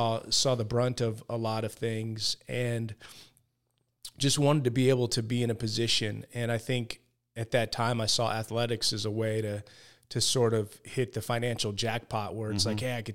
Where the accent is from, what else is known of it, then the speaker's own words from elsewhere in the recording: California, United States; I mean, I think as a kid, I just, you know, growing up in the Bay Area, we had some really successful San Francisco 49ers